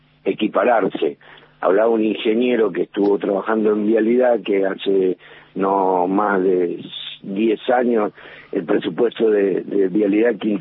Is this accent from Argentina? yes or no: yes; Rosario, Santa Fe, Argentina; yo soy de Rosario